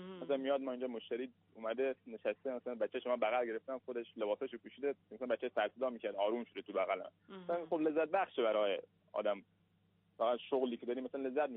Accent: Mashhad, Razavi Khorasan, Iran; من متولد سال 76 از هرات هستم، بعد در مشهد متولد شدیم و الانم مشغول کسب پوشاک بچگانه در سه شهریور مشهدیم.

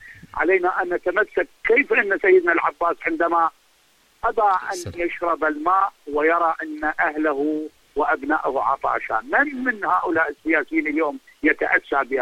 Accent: Iraq; وانا ابن العراق، ولن اخشى احد عندما اقول الحقيقه.

